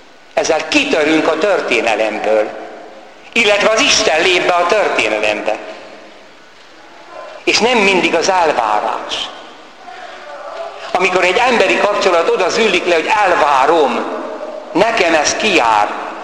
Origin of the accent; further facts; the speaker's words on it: Siógárd, Tolna, Hungary; visszaemlékezem szülőfalumra. Természetesen ebben a világban élünk, van egy rend, ami az igazságosság rendje. Nagy lakodalmak voltak Siógárdon, talán még most is.